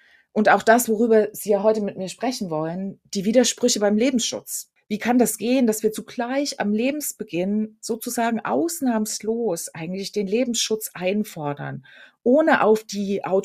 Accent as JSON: {"language": "German", "region": "East Germany", "country": "Germany", "tie": "born or raised there", "said": "Dort erinnerten mich nämlich plötzlich ganz viele Dinge an meine Kindheit in der DDR."}